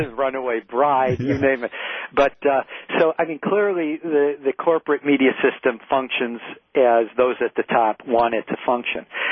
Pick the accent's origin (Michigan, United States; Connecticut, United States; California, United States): Michigan, United States; Detroit; I remember when I was growing up in Detroit in the schools